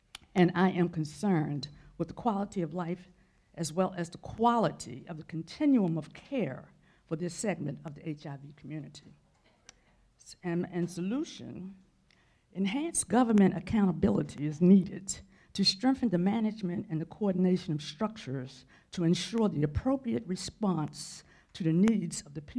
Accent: Baltimore, Maryland, United States; I'm from Baltimore, Maryland.

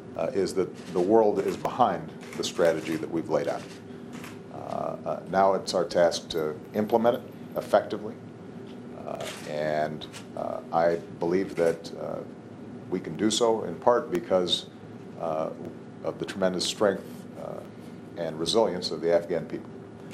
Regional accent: Chicago, Illinois, United States; pleasure to welcome President Karzai to my hometown of Chicago

